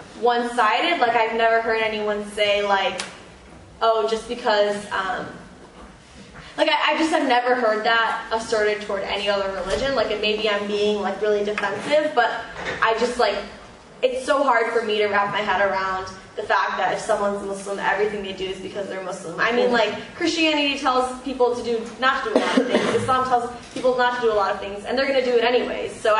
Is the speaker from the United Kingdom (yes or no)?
no; Syria; I'm not just Muslim, and, like, these countries are not just Islam, and, like, it doesn't make any sense, you know, like, I mean, I'm from Syria